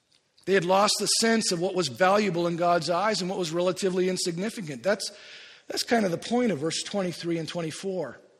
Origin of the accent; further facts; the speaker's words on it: India; When I was growing up in India as a kid